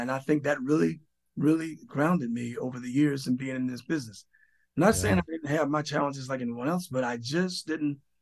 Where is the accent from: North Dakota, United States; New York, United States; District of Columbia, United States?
District of Columbia, United States; Washington; I had just started the same year, but I was from Washington, D.C.